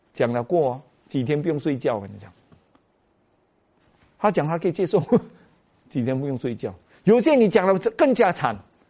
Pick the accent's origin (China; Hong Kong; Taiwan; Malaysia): Malaysia; 我们马来西亚人叫伊拉